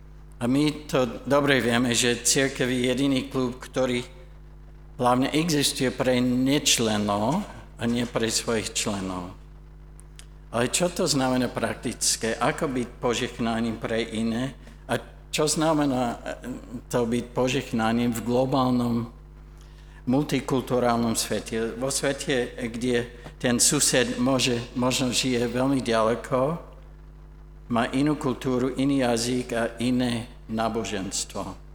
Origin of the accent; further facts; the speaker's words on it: Canada; Slovak is a second language; Lebo som bielý, som kresťan, som z Kanady